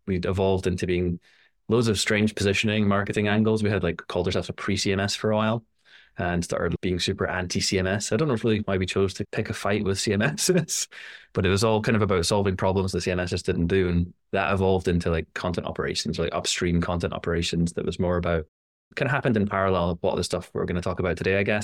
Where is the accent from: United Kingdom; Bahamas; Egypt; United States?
United Kingdom; Scotland; now in France; I'm from Scotland originally, and now based in France.